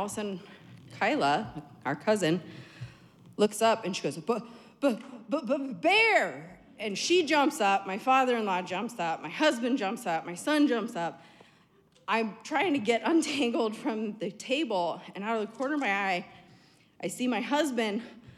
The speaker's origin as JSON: {"language": "English", "region": "Alaska", "country": "United States", "tie": "born or raised there", "said": "And me, growing up in Alaska, my first thought was not, try to help your husband."}